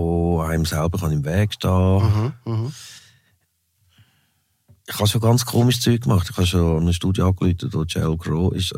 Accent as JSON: {"language": "German", "country": "Switzerland", "said": "fährst du irgendwie als Schweizer Nobody irgendetwas auf zu erzählen"}